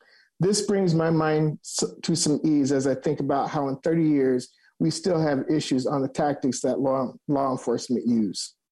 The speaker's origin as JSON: {"language": "English", "town": "Minneapolis", "region": "Minnesota", "country": "United States", "tie": "born or raised there", "said": "I grew up in North Minneapolis"}